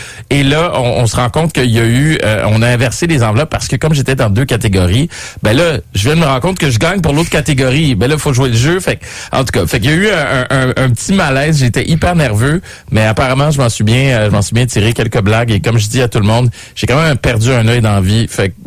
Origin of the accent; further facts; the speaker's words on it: Montreal, Quebec, Canada; « Hey, j'espère qu'ils citent chez nous à Montréal le berceau du hockey. »